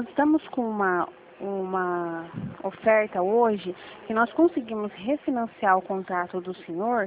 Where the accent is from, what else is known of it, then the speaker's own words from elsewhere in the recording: Rio Claro, São Paulo, Brazil; Eu sou daqui de Rio Claro, da Central de Rio